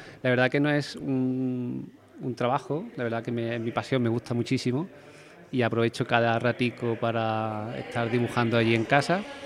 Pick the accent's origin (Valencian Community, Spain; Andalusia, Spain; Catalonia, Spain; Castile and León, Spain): Andalusia, Spain; Lucena; Lucena, ¿no? Al sitio donde yo nací y donde vivo.